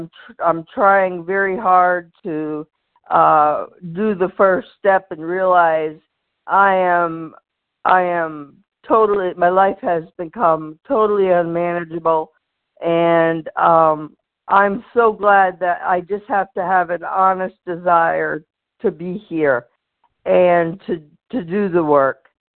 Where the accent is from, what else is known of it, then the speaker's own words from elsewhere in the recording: Maine, United States; I'm from Maine